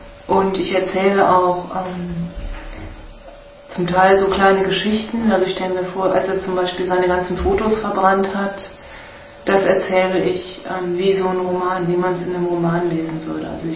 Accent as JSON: {"language": "German", "town": "Cologne", "region": "North Rhine-Westphalia", "country": "Germany", "tie": "born there", "said": "Ich bin in Köln geboren, ich kenne mich da super gut aus."}